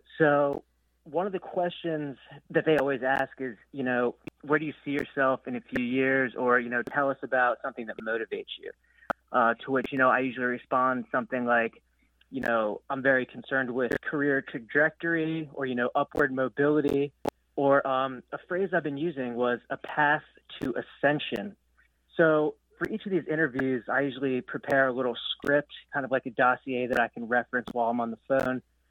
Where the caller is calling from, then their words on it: Lewes, Delaware, United States; I'm calling from Lewis, Delaware.